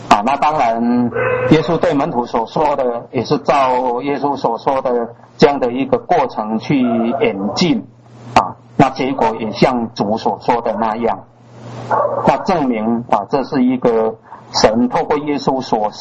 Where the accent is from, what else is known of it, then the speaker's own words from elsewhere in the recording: China; 那不问而取，如果以我们中国人讲的这个就叫做偷了。